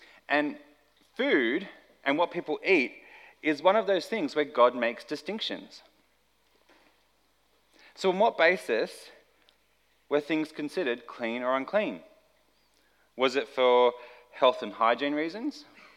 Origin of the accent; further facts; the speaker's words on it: Australia; I didn't grow up going to church, and so as an Aussie kid in the 90s